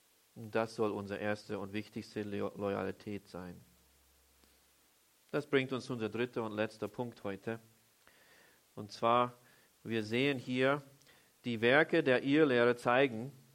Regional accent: Vienna, Austria; Ich bin Wiener, ich will es einfach gemütlich haben

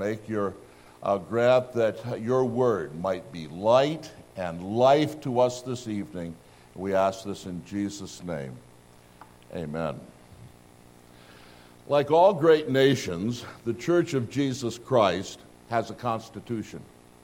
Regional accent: Stanton, Michigan, United States; You know, I grew up in Michigan. It's about 50 miles due west of here. Anybody ever heard of the county seat of Montcalm County, Stanton?

